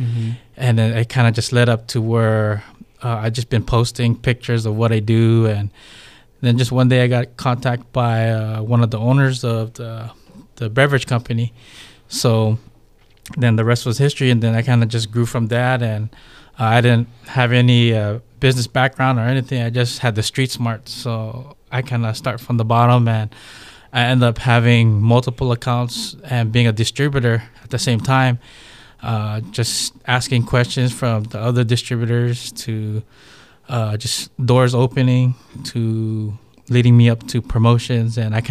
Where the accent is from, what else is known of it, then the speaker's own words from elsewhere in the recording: Waipahu, Hawaii, United States; now in Fresno, United States; Well, I'm originally from Hawaii, Honolulu, Hawaii, from a small town of Waipahu. Now I'm a resident here as my second home, Fresno.